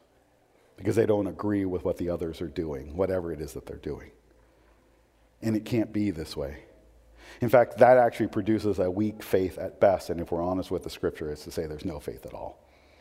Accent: Portland, United States; I was born in Portland. Shame on those people, because I didn't choose to be born there.

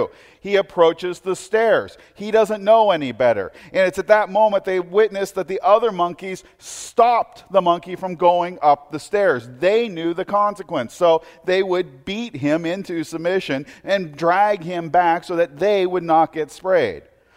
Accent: Portland, Oregon, United States; Okay, now I grew up in Portland.

